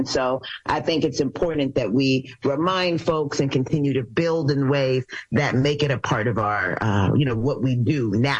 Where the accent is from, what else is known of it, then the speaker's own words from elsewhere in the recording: United States; born there; as a Ghanaian born in the United States, something just focused on Ghana